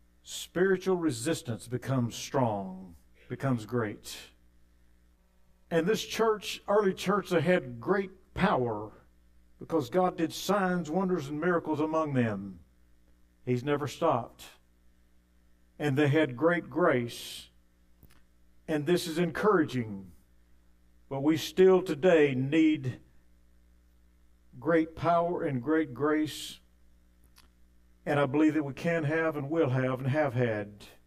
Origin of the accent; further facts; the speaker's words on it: Texas, United States; Of course, I was from Texas. We wanted the Cowboys to win.